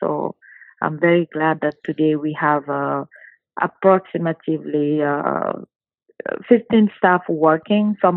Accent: Guinea; moved away as an adult; also born or lived in Montreal; now in Canada; I'm from Guinea, West Africa, and I have immigrated to Canada like 12 years ago. And I lived in Montreal for 4 years because I speak French.

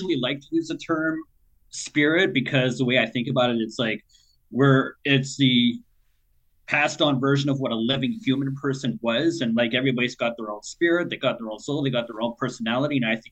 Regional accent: Georgetown, Ontario, Canada; So I am from Georgetown, Ontario. It's about 45 minutes outside of Toronto.

